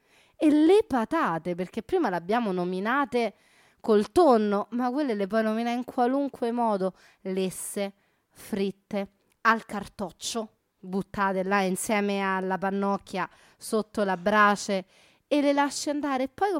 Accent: Rome, Lazio, Italy; accent: Roman; ma che poi a Roma, come il mio dialetto strascicato dichiara, diventa anche matriciana

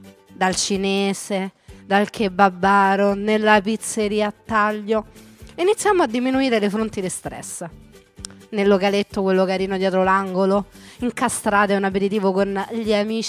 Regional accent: Rome, Lazio, Italy; siamo romani

